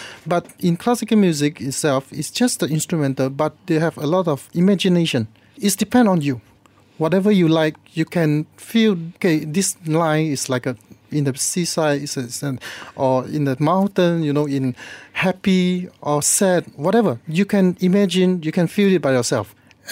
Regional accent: Malacca, Malaysia; Yeah, actually, I was from Malacca. And in that time, especially in Malacca, not very popular in the classical music.

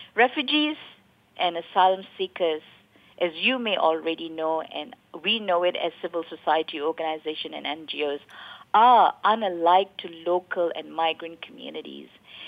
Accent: Malaysia; in terms of the Malaysian citizens' perspective, us as Malaysian.

